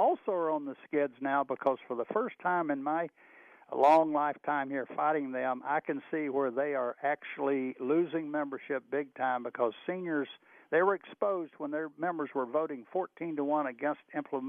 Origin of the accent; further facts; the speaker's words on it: Florida, United States; We went from my home state of Florida north into New York.